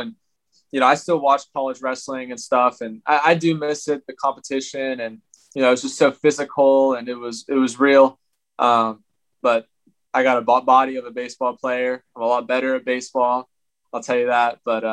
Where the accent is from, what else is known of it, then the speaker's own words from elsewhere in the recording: Cambridge, Ohio, United States; I was born in Zanesville, Ohio, but we didn't even live there. That was the biggest city around. And we lived in a small town called Cambridge. I mean, freaking one stoplight town now.